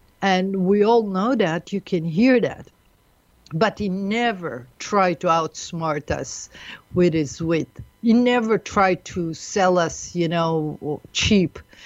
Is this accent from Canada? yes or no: no; United States; And we're not, you know, as American lady, that I myself, I don't find myself even feeling comfortable that she's the wife of the prime minister.